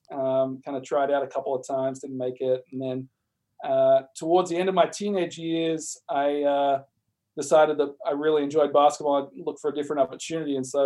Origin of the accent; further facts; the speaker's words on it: Melbourne, Victoria, Australia; I guess growing up in Melbourne through that era